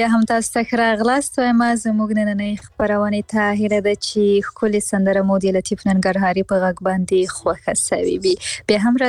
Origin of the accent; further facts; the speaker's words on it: Afghanistan; انا زابلی خونه یم خو بس زه د افغانستان یم ټول افغانستان دی ما دا اوس د ټول افغانستان یم